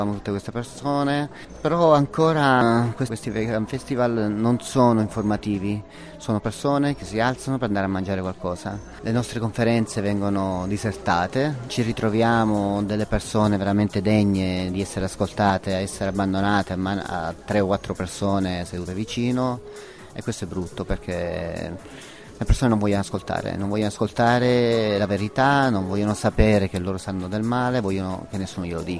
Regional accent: Varallo Sesia, Piedmont, Italy; No, io sono di Varallo Sese, un paesino a 30 km da Borgo Manero.

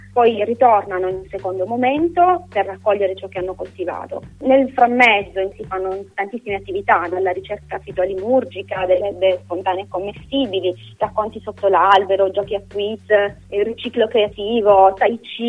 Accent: Apulia, Italy; also born or lived in Turin, Italy; now in Catania, Italy; Originariamente io sono pugliese, dopo tanti anni passati però a Torino sono tornata giù facendo un altro percorso in Sicilia. Catania è la provincia.

